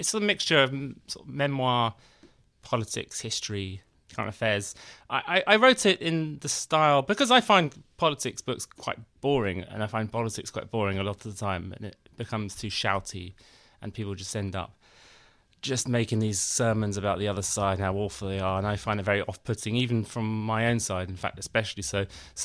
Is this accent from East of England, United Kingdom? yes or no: no; London, United Kingdom; you know, I went to university, you know, I grew up in London and now I sort of worked in the media